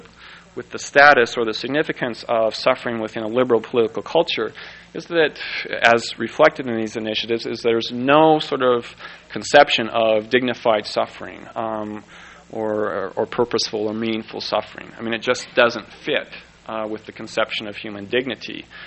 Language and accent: English; Oregon, United States; One will be voted on this year in my... I guess it's my home state of Oregon. I'm not sure where my home state is anymore.